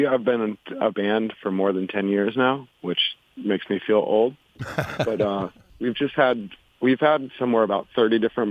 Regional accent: New York, United States; I grew up in New York, and in the 90s, indie rock was independent music, not a sound, you know?

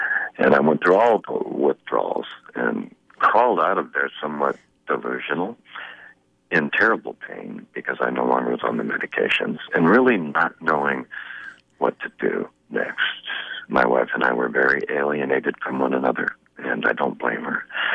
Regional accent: California, United States; born there; also born or lived in Hong Kong; I was born in California.

